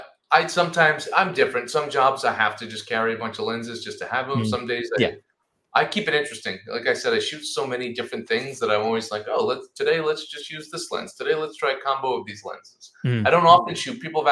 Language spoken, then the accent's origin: English; Rhode Island, United States; I'm very proud that I didn't use my accent right there, because I'm from Rhode Island.